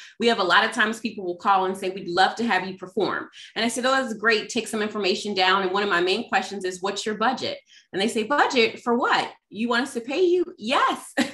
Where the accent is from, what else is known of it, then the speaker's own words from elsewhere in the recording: Pittsburgh, Pennsylvania, United States; So I'm originally from Pittsburgh.